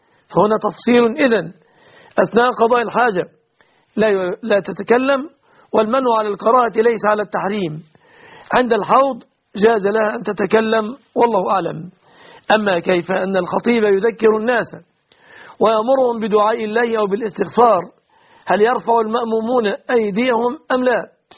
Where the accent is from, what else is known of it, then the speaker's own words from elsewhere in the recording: Egypt; في بلادنا مصر